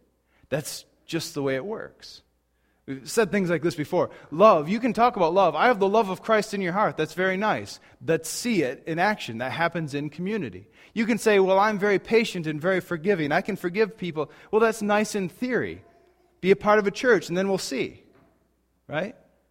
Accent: Portland, United States; I grew up in Portland, as many of you know.

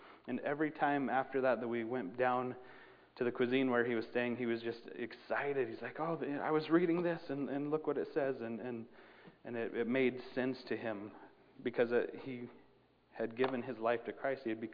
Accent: Ghana; accent: Ghanaian; So I change it and give my little Ghanaian accent

